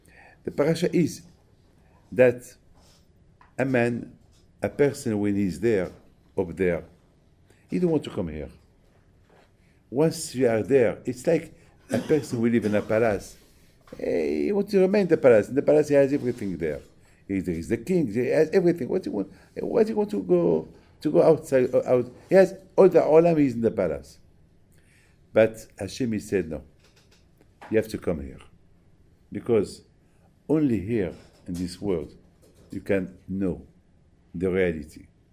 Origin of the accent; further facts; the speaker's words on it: Paris, Île-de-France, France; I'm from Paris. I live in France.